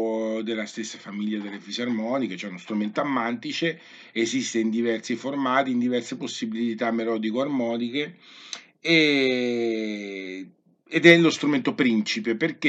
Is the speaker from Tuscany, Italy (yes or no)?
no; Umbria, Italy; Io sono umbro